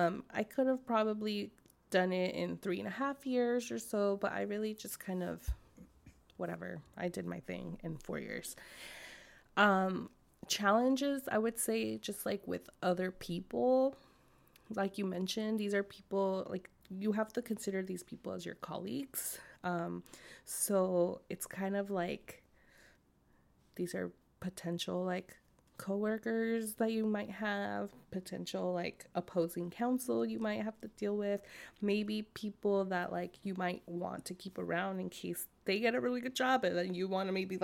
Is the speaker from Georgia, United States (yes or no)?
no; California, United States; also born or lived in East Coast; Like, this is California. Like, this is where I'm from.